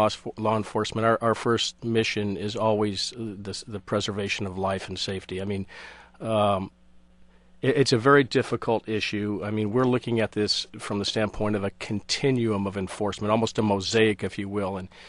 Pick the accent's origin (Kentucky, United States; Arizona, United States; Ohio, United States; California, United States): Arizona, United States; I'm born and raised in Arizona and proud of being from the great state.